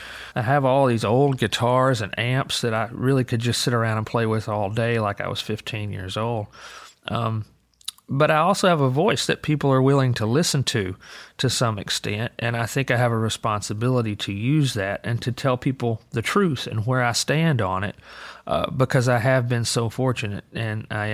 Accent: Alabama, United States; when I grew up in Alabama, we were all about the same social class. I mean, we were, you know, I was probably middle class for the place where I grew up

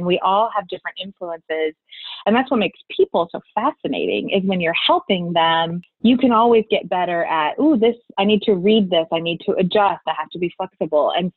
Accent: Kansas City, United States; now in St. Louis, United States; We grew up together in Kansas City and decided to do some traveling. And we left Kansas City and started a church here in St. Louis and moved here.

